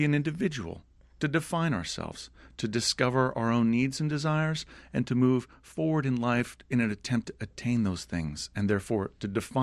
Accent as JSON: {"language": "English", "country": "United States", "said": "And I didn't quite realize how much, as an American, I was used to seeing a message for commerce on every surface."}